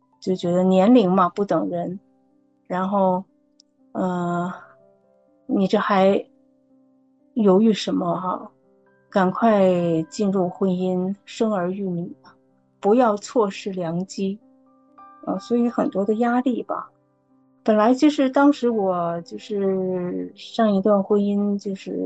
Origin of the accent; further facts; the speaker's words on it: Northeast China, China; 像我们东北人就说什么这种操控啊